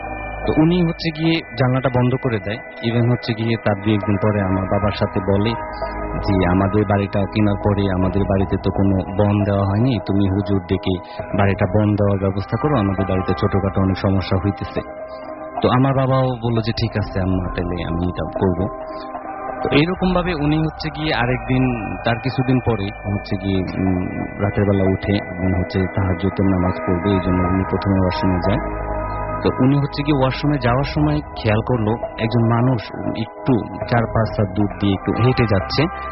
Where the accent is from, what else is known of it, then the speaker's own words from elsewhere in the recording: Old Dhaka, Dhaka Division, Bangladesh; আমি পুরান ঢাকা থেকে আসছি